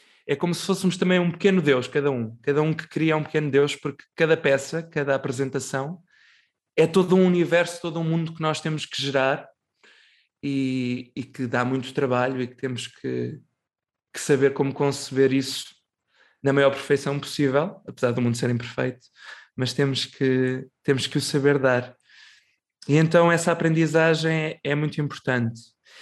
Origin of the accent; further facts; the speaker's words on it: Figueira da Foz, Coimbra, Portugal; Tenho-me a mim, que sou da Figueira